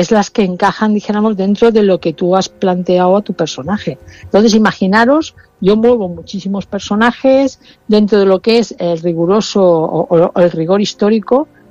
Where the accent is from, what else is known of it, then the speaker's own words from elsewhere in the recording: Alicante, Valencian Community, Spain; como soy de Alicante, me fui con ella a Santa Faz.